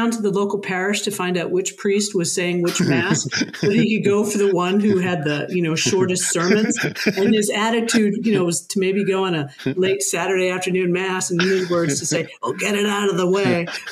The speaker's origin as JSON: {"language": "English", "region": "Massachusetts", "country": "United States", "tie": "born or raised there", "said": "Central Mass. So it is about 20 miles just west of Concord. It's the end of one of the commuter rails. And it was a formerly thriving industrial city."}